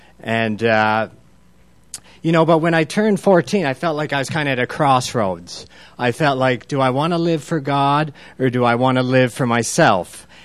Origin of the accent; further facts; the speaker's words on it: Margaree, Nova Scotia, Canada; I grew up in Margaree, and like most people, 40 years ago when I was small, our family went to church